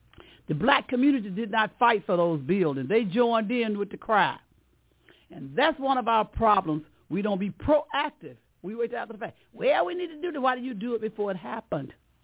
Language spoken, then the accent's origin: English; Alabama, United States; So they said, she's from Robert Taylor. I'm from Alabama.